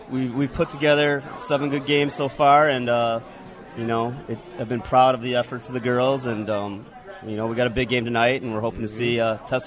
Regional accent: Michigan, United States; I grew up in Bend, Michigan, so the Chicago Bears, Notre Dame, Chicago Bulls affiliations are kind of new to me

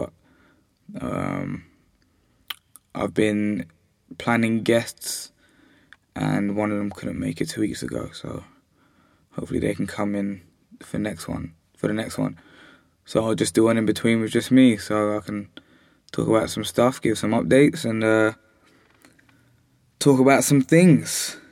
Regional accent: Camden, London, United Kingdom; I grew up in Camden, so I should really be supporting Arsenal if I support my local team, but I wasn't born in this country

